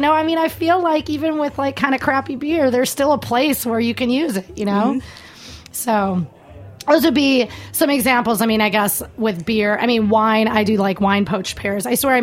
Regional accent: Wisconsin, United States; But, you know, I'm from Wisconsin, so I cook brats in beer.

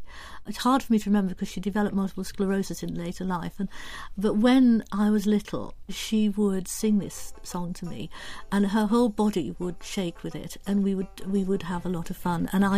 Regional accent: Spennymoor, North East England, United Kingdom; Yes, I was born in 1937 in Spennymoor in County Durham. And we moved then to a place called Tudor Colliery, which when I was very little, which was just outside.

